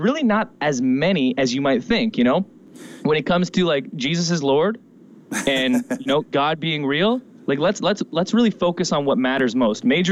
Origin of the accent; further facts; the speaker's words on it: Canada; Not saying we are discounting those things, especially as a Canadian.